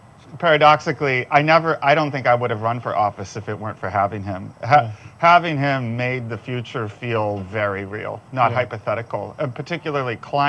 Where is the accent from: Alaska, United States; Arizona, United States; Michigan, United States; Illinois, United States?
Illinois, United States; moved away as an adult; now in Santa Cruz, United States; So I'm from the Midwest, born and raised in Illinois, moved around the country once I got out of the house for jobs primarily.